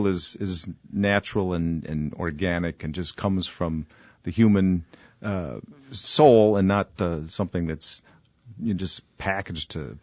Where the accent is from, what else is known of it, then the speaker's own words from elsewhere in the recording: Rockford, Illinois, United States; Yeah, I grew up in Rockford, Illinois, and I made the brilliant career move to launch a career in jazz and professional music based out of Eau Claire and Shell Lake, Wisconsin.